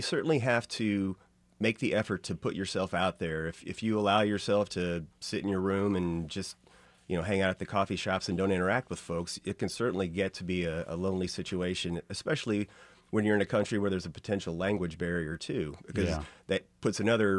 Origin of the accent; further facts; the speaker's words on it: Kansas City, United States; I mean, I'm originally from Kansas City. My family's here.